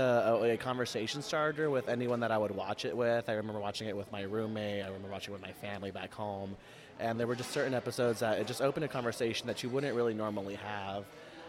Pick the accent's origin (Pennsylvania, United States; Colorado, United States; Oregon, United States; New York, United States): Colorado, United States; Denver; now in Los Angeles, United States; I am originally from Denver, Colorado, now living in Los Angeles, California.